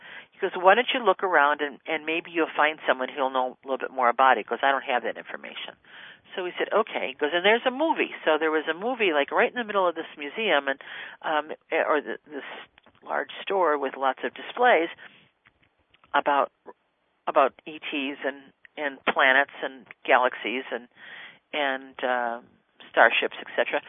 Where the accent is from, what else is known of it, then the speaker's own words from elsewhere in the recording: Cleveland, Ohio, United States; And so I said, well, I'm from Cleveland, and my friend's here from Chicago.